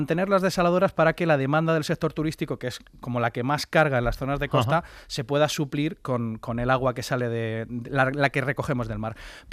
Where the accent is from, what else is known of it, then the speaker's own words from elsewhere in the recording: Spain; que afectó a mi tierra, al sureste